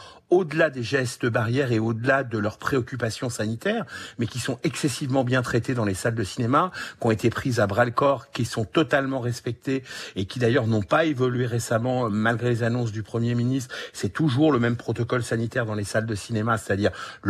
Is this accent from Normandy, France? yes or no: yes; Normandy, France; je suis normand